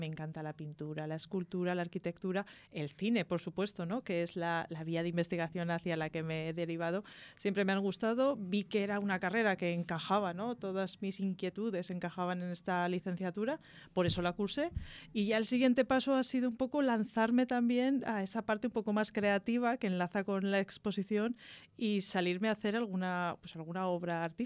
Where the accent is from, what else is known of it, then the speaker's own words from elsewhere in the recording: La Puebla de Híjar, Aragon, Spain; la azucarera de mi pueblo, de la Puebla de Híjar